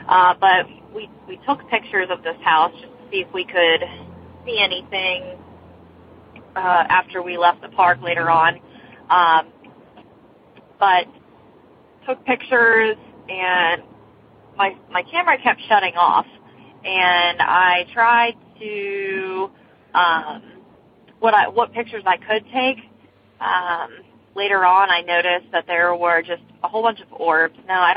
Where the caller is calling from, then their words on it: Beaver, Pennsylvania, United States; I'm calling from Beaver, Pennsylvania.